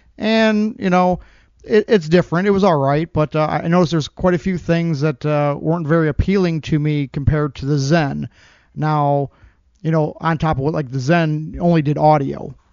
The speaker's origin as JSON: {"language": "English", "town": "South Bend", "region": "Indiana", "country": "United States", "said": "I'm from South Bend, Indiana."}